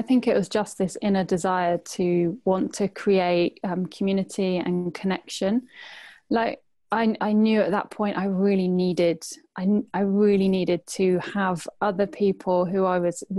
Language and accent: English; Peterborough, East of England, United Kingdom; So when I came back to my hometown in Peterborough